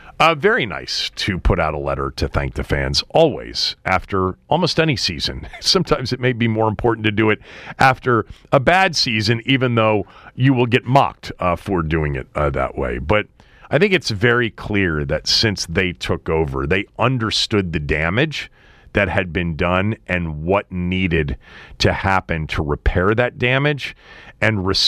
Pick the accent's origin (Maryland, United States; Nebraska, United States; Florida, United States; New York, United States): Maryland, United States; Chevy Chase; born or raised there